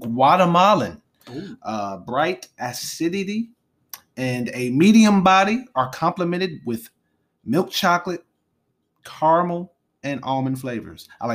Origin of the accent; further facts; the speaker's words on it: Charlotte, North Carolina, United States; we are from North Carolina, Charlotte to be exact.